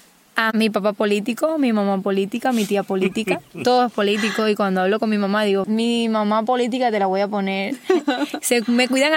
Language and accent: Spanish; Cuba; moved away as an adult; El día 2 cumplo un mes que salí de Cuba, pero me pasé 7 en México.